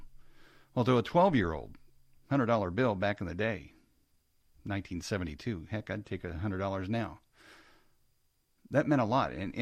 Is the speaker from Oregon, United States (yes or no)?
no; Kansas City, Missouri, United States; But, you know, I grew up in Kansas City, and a family of smokers.